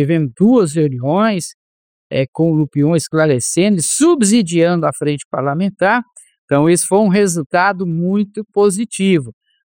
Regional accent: Minas Gerais, Brazil; eu sou mineiro aí, do Triângulo Mineiro, quando eu era criança

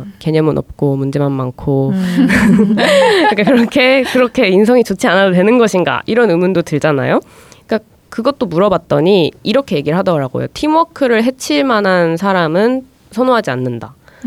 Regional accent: South Korea; 우리 유교걸 유교보이들이 모여있는 위계질서 강한 한국 사회에도 과연 그것을 적용할 수 있느냐 이런 게 한국인으로서는 궁금하잖아요.

